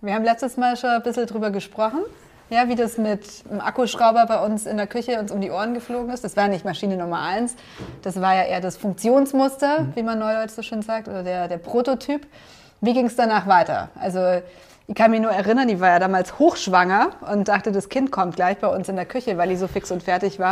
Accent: Bavaria, Germany; born there; Und wir sind ja gebürtig aus dem Allgäu.

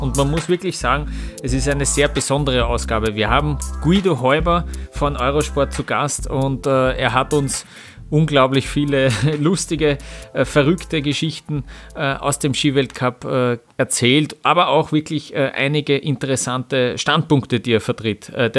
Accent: Austria; als Österreicher schaut man die Rennen natürlich im ORF

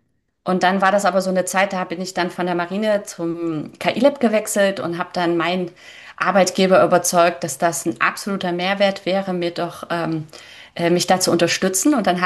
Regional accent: Leipzig, Saxony, Germany; Ich glaube … hat, sagen nur meine Eltern zu mir und das nur in Ausnahmefällen. Ich bin gebürtige Leipzigerin, wohne auch hier wieder, zum Glück seit 3 Jahren.

